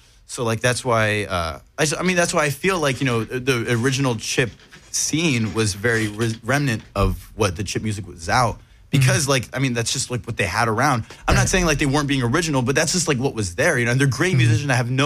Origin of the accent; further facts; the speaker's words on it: Dublin, Leinster, Ireland; Yeah, so I'm from Dublin, Ireland, and I play guitar and then I use all of these effects pedals.